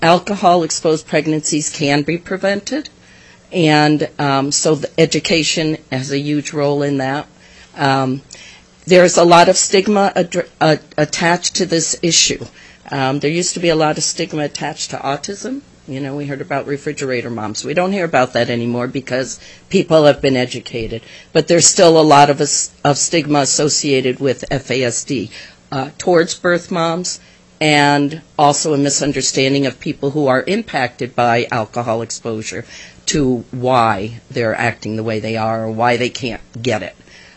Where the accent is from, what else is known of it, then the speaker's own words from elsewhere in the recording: Kiana, Alaska, United States; I am from Kiana.